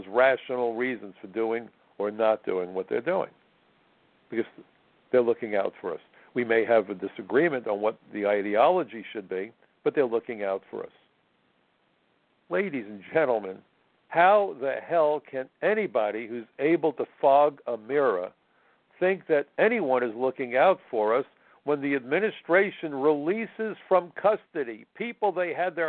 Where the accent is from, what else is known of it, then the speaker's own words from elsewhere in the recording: Brooklyn, New York, United States; Well, because Democrats used to be, when I was a kid growing up in Brooklyn, liberal.